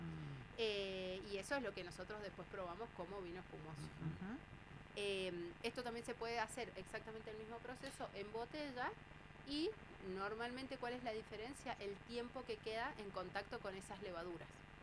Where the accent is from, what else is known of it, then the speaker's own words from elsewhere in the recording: San Martín, Mendoza, Argentina; Yo soy mendocina, de San Martín, estudié en Rodeo del Medio, en Don Bosco, la licenciatura en enología.